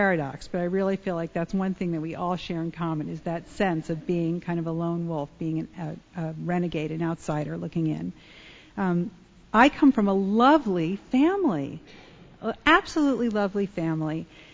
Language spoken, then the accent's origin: English; Connecticut, United States; I grew up in Connecticut